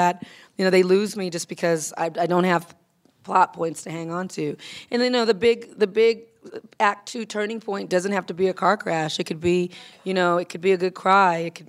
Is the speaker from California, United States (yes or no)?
yes; Compton, California, United States; growing up in Compton and really kind of just understanding that there were a lot of people around me who were the loved ones of the incarcerated.